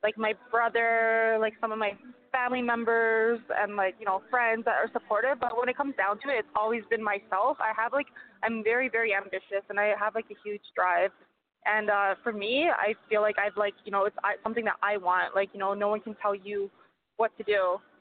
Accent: Canada; being a Canadian in general, not even, like, a female and in the atomweight division, like, it's been very hard.

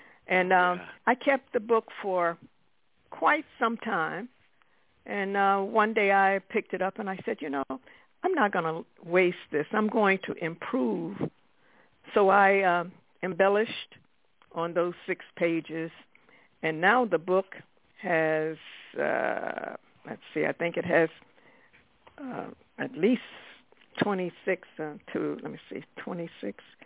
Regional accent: Southern United States, United States; now in New York City, United States; Well, when I came from the South and I moved to New York City, I was impressed by the way people spoke here in New York. I had a different accent, and I guess you call it brogue.

